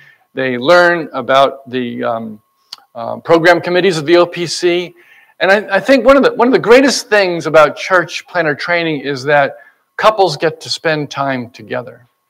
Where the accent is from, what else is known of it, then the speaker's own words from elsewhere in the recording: New Jersey, United States; a fellow by the name of Chris Bird, who's serving in Westfield, very close to where I grew up in New Jersey.